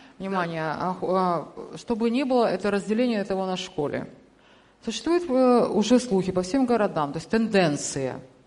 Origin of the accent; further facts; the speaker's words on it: Ukraine; Здесь сидят все россияне, хотя я украинка.